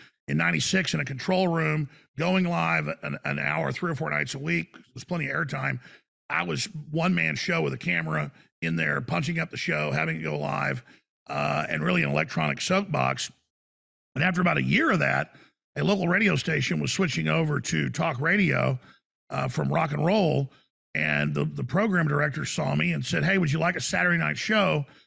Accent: Rockwall, Texas, United States; also born or lived in Dallas; I was born in Dallas. And I grew up in a suburb outside Dallas, Rockwall

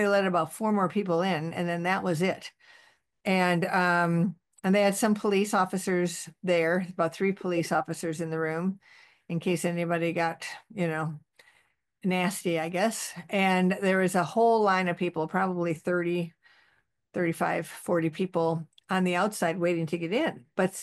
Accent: United States; But as an American, I kind of think, we should take back the canal.

